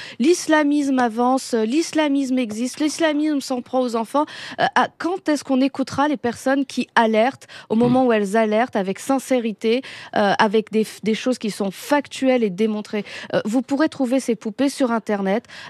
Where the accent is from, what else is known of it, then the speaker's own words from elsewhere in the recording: Roubaix, Hauts-de-France, France; J'ai passé mon bac à Roubaix, j'ai grandi à Roubaix, j'ai encore des attaches à Roubaix.